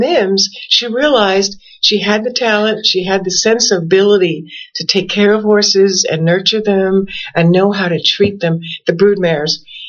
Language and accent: English; New York City, New York, United States; New York City.